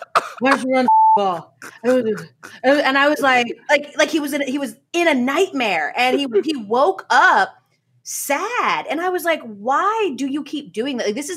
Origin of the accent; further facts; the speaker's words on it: Atlanta, Georgia, United States; I am from Atlanta, but my family's from Denver.